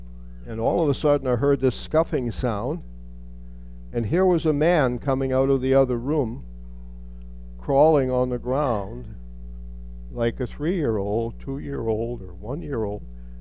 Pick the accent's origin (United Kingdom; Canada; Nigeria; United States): Canada; Saskatchewan; born there; our family all lived for many years in Saskatchewan, central Saskatchewan, and they all moved out from Orillia, Ontario, and I was born there in Saskatchewan.